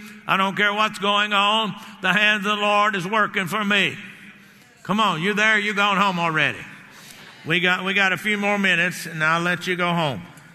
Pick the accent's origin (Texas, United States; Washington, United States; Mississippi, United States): Texas, United States; You know, I grew up down there in the Blackland in North Central Texas